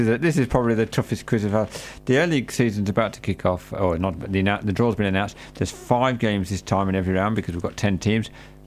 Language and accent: English; Burton upon Trent, West Midlands, United Kingdom; because I'm from Burton, a little story